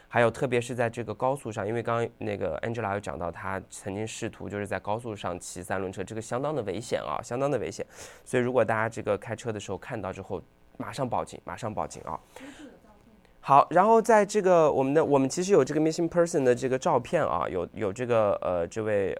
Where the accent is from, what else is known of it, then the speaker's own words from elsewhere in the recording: Zhejiang, China; 我也是浙江人啊。